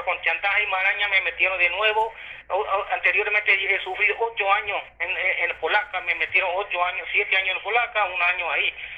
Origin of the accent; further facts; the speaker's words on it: India; Spanish is a second language; now in Mexico; soy ciudadano de la India, llevo 21 años preso aquí.